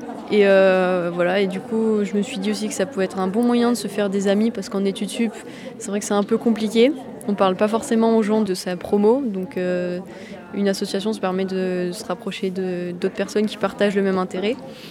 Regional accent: Occitanie, France; now in Toulouse, France; Non, moi je suis plutôt du Lot, donc je suis venue à Toulouse pour mes études et voilà.

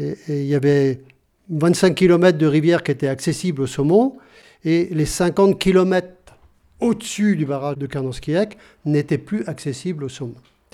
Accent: Belle-Isle-en-Terre, Brittany, France; Et voir ça à Belle-Île-en-Terre, ma ville natale, quoi, hein

